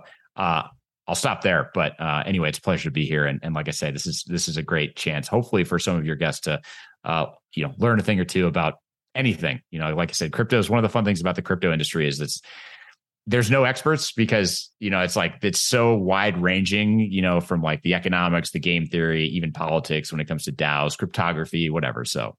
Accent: United States; You know, as an American, it's easy to just get used to the fact that you can go to anywhere in the world and pull dollars out of an ATM.

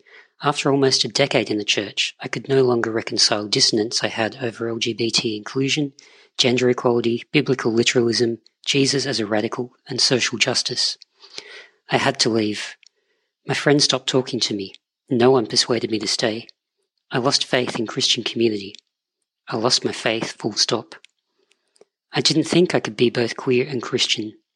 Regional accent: Australia; I'm a queer man. I'm Australian

